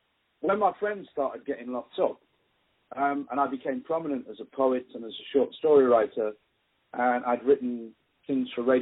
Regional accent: Nottingham, East Midlands, United Kingdom; I grew up in Nottingham. I was born in 1957

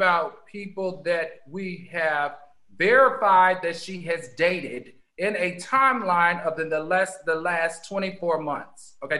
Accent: the South, United States; I remember, I'm from the South.

